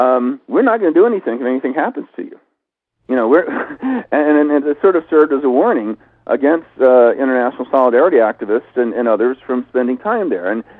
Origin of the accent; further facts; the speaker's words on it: the South, United States; I'm old enough to actually remember this because I grew up in the South.